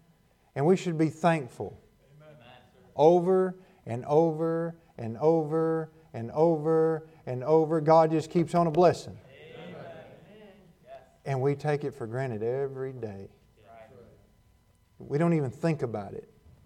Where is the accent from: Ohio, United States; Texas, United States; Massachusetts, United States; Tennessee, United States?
Tennessee, United States; Well, it's good to be here, and we're from Tennessee. So if I say something that you don't understand, well, we'll figure it out later, okay?